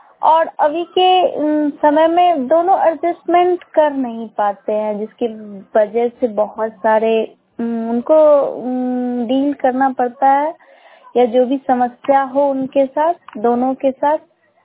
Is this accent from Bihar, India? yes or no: yes; Morwa, Bihar, India; मैं मोरवा प्रखंड से बिलोंग करती हूँ।